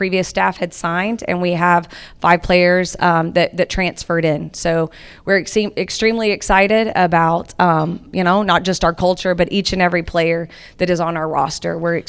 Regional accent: Oklahoma, United States; it's still not far from my home state of Oklahoma, so it is within driving distance to get back to see

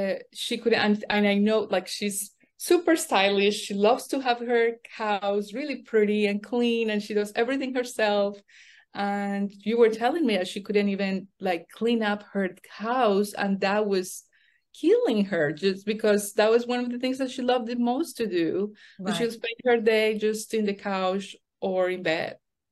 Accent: Colombia; English is a second language; now in United States; I'm originally from Colombia, and I was going there to see my family during the time of Thanksgiving. At the same time, I was in my process to become a citizen here.

